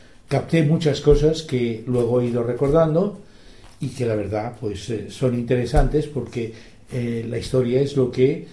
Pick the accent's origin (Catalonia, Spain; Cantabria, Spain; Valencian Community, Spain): Valencian Community, Spain; Argelita; vine aquí a Argelita a la edad de 2 años, porque mis padres tenían un establecimiento y no podían estar por mí. Entonces mi abuela, Matilde, me trajo aquí a Argelita, me crié aquí, de hecho, desde los 2 años